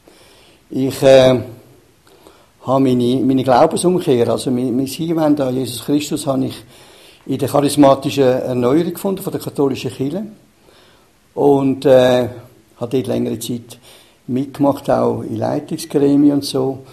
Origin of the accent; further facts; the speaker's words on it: Zurich, Switzerland; ist aufgewachsen in Zürich, im Niederdorf, vor 72 Jahren. Und ich war immer Zürich-orientiert gewesen. Und meine Eltern, meine Grosseltern sind ursprünglich aus Italien und ich bin da in die Schule gegangen und habe da die meiste Zeit in der Schweiz gelebt